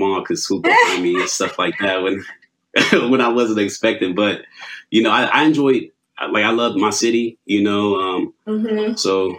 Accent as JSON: {"language": "English", "town": "Pittsburgh", "region": "Pennsylvania", "country": "United States", "tie": "born or raised there", "said": "I'm born and raised in Pittsburgh, PA. That's where I'm at presently."}